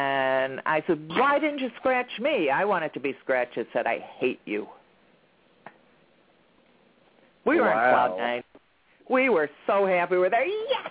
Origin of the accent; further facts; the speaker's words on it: Chicago, Illinois, United States; I am from Chicago.